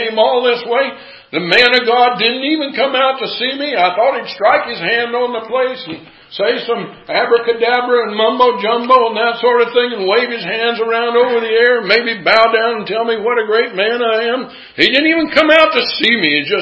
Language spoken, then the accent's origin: English; Iowa, United States; I grew up in Iowa.